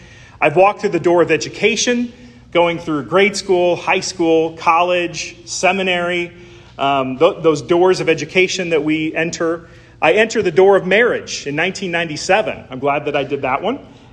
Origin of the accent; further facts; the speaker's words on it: Illinois, United States; I walked through the doors of my home growing up in Illinois many times.